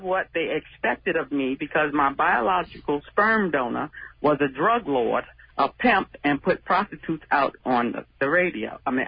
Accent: New York City, New York, United States; now in Miami, United States; I am originally from Southside Jamaica Creams.

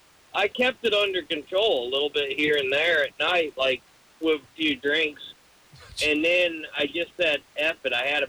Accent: Florida, United States; But when I was young, I grew up in Central Florida, and meth was everywhere.

